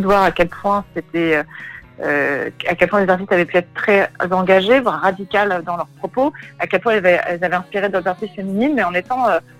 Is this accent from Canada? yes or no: no; France; À mon époque, les années 90 ou 90, j'aime beaucoup les termes 90 en tant que française.